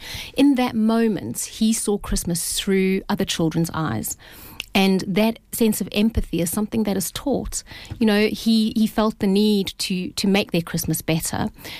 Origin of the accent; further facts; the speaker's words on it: South Africa; You know, I come from South Africa, which is not as privileged as this country, and I've seen poverty